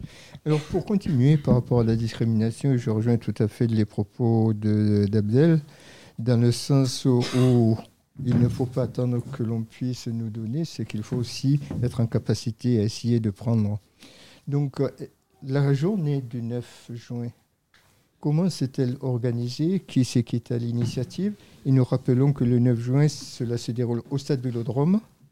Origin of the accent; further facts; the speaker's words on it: Martinique, France; Moi, en tant que Martiniquais, en ayant un prénom et peut-être un nom français aussi, lorsque l'on me voit, et sans accent